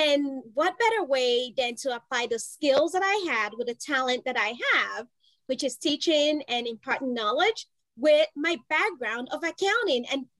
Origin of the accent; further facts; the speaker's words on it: Nigeria; accent: Nigerian; now in New York, United States; Nigeria, because that's where I spent most of my early years before returning back to the state. And like every good Texan, I got here as soon as I could.